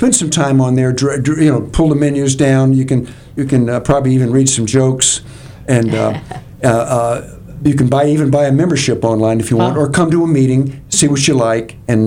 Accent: Mobile, Alabama, United States; Well, as you mentioned earlier, I'm from Mobile, Alabama.

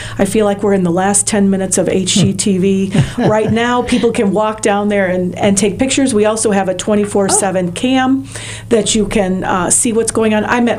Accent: Lansing, Michigan, United States; also born or lived in Port Huron; Well, I'm from the Midwest. I was born in Michigan, Port Huron, Michigan, and grew up in Michigan, Lansing, Michigan.

